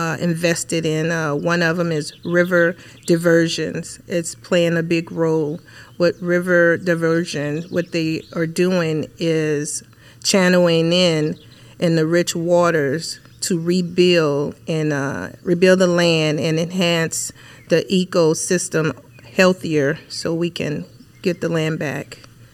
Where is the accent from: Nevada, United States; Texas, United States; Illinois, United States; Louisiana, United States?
Louisiana, United States; I'm from Louisiana.